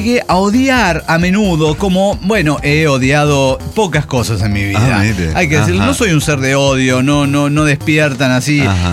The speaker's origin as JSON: {"language": "Spanish", "country": "Puerto Rico", "tie": "born or raised there", "said": "Yo viví mi niñez y adolescencia temprana en Puerto Rico, bajo la sombra de … su apogeo."}